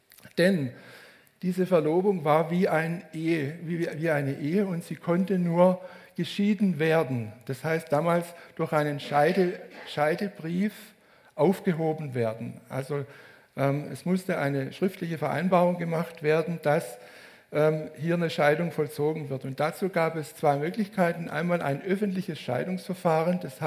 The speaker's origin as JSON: {"language": "German", "town": "Ebershardt", "region": "Baden-Württemberg", "country": "Germany", "said": "also wenn der jetzt in Ebershardt gewohnt hätte, wo ich herkomme, dann könnte ich mir lebhaft den Tratsch oder Klatsch vorstellen."}